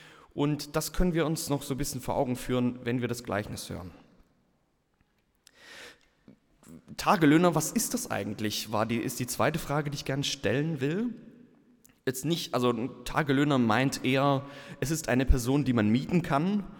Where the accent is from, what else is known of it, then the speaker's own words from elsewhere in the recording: Baden-Württemberg, Germany; Ich komme aus Baden-Württemberg, Weinregion und so.